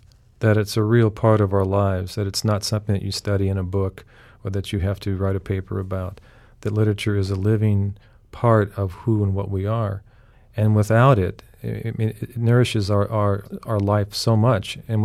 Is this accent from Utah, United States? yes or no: no; California, United States; I was born in California. I've lived my whole life there when I'm not traveling.